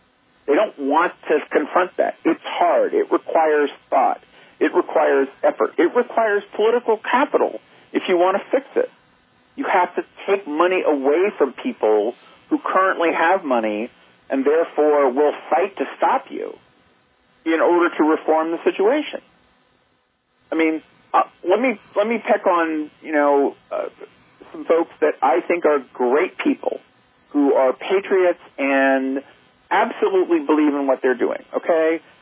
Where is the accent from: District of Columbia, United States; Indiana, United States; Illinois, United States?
District of Columbia, United States; Washington; born there; I was born in Washington, D.C.